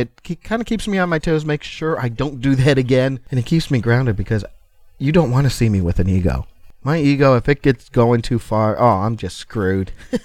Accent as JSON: {"language": "English", "town": "Chicago", "region": "Illinois", "country": "United States", "said": "Of course, I'm from Chicago. You don't think I'm going to find a song about my city? Come on!"}